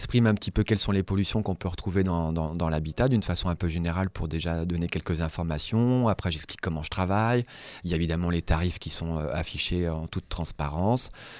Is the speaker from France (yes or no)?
yes; Brittany, France; même si moi je viens plutôt de Bretagne, donc avec une culture un peu celtique, vraiment très riche, ne serait-ce que par les constructions mégalithiques, etc., les menhirs.